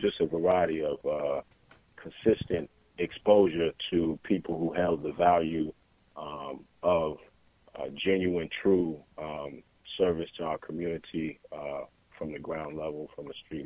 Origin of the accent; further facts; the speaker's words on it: Seattle, Washington, United States; So I'm born and raised in Seattle